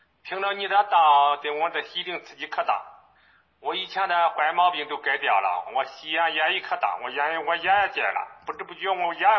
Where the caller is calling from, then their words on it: Sanmenxia, Henan, China; 啊，我是河南的三门峡的啊，牧师师母你们好。